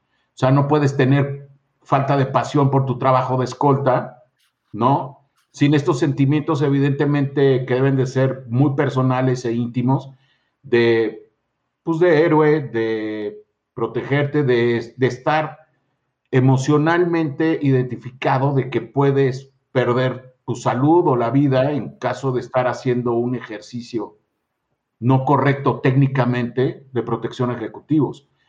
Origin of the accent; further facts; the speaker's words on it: Mexico City, Mexico; mucha gente aquí en la Ciudad de México cree que soy de Tijuana, pero no soy de Tijuana, soy de Feño, aquí nací, aquí he vivido, aunque he pasado mucho tiempo allá en Baja California, pero soy de aquí, de la Ciudad de México.